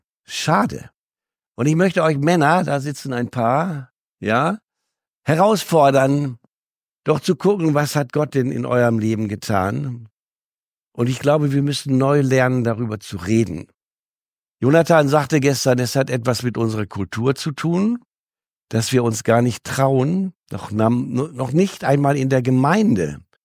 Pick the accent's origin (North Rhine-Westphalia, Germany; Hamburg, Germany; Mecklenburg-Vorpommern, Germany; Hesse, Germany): Hamburg, Germany; ich komme aus Hamburg